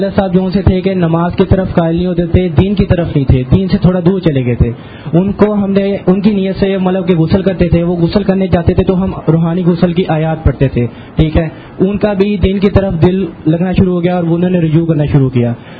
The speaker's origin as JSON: {"language": "Urdu", "town": "Faisalabad", "region": "Punjab", "country": "Pakistan", "said": "میں فیصل آباد سے آیا ہوں."}